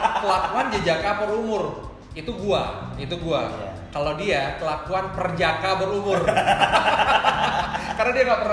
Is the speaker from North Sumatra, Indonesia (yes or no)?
no; Bali, Indonesia; gue pulang kampung ceritanya ke Bali gitu kan, karena gue orang Bali.